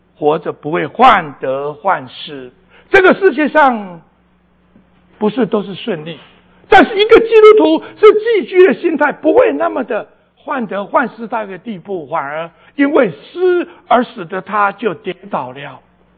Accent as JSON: {"language": "Chinese", "country": "Taiwan", "tie": "born or raised there", "moved": "as an adult", "said": "我从小呢大概我在乡下长大，后来我大概初中毕业又特别努力就考到台湾最好的高中"}